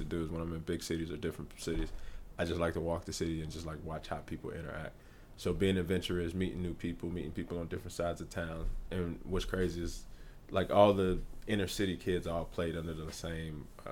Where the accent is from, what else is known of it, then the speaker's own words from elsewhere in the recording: Charlotte, North Carolina, United States; It's a lot of love. It's a lot of pride. It wasn't as transient. So people from Charlotte were actually from Charlotte, not like Atlanta where you got people from all over the place.